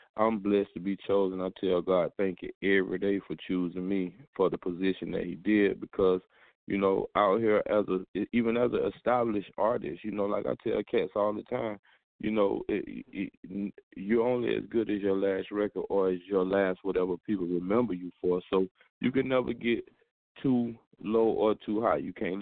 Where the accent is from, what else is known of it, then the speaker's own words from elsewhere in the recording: Jacksonville, Florida, United States; I'm a Duvalian from Duval County, Jacksonville, Florida.